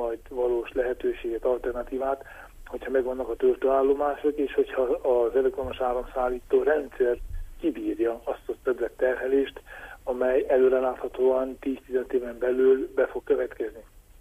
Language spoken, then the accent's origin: Hungarian; Csíkszentkirály, Harghita, Romania; Azért mondom Csíkszentkirály, mert születtem és ott lakok.